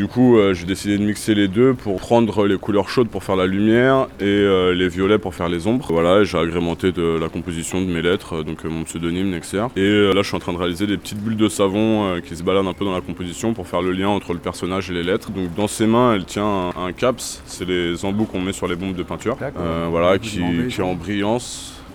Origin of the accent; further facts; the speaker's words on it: Île-de-France, France; Ça fait 10 ans que je graffe. Donc, je viens du Val d'Oise.